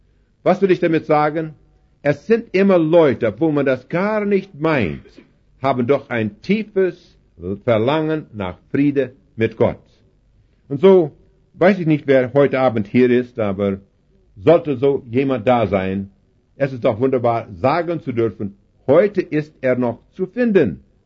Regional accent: Alberta, Canada; Bei uns im Westen von Kanada, in Alberta

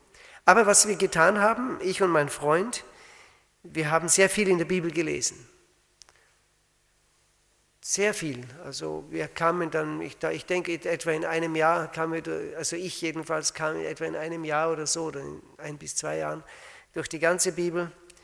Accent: Salzburg, Austria; Ich bin in Österreich aufgewachsen. Wir wohnten im Salzburger Land und ich kannte den Herrn nicht. Ich bin katholisch aufgewachsen

